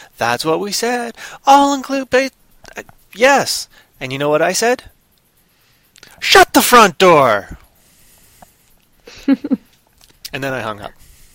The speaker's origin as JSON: {"language": "English", "country": "Canada", "said": "I am Canadian, as you know."}